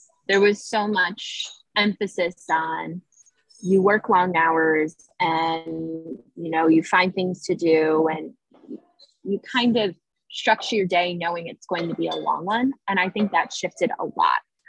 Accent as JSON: {"language": "English", "region": "Connecticut", "country": "United States", "lives_now": "Washington, United States", "said": "I'm originally from Connecticut."}